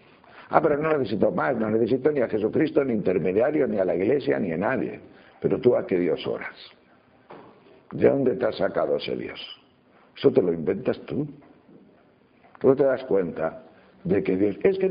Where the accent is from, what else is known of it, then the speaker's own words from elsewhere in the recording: Sahagún, Castile and León, Spain; Yo me acuerdo que cuando era pequeño, en mi pueblo, en un pueblo donde vivíamos, Sagún de Campos, pues veía películas